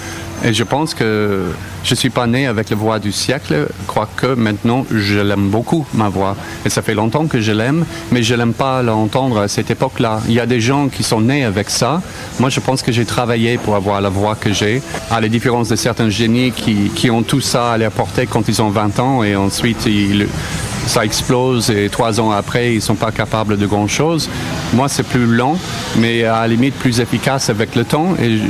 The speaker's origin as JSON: {"language": "French", "country": "United States", "lives_now": "France", "said": "j'aurais du mal à redémarrer chez moi aux États-Unis"}